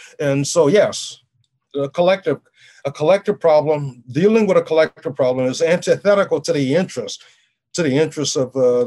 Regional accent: New Orleans, Louisiana, United States; Now, I grew up in a world in New Orleans. I grew up in Jim Crow.

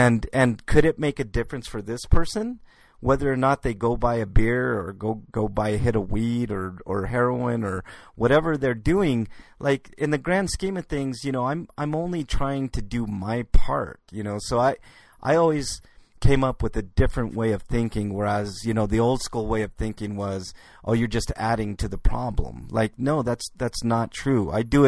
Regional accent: Denver, Colorado, United States; When I grew up, I grew up here in Denver, you know, on the west side of Denver, you know, kind of a, you know, hood per se.

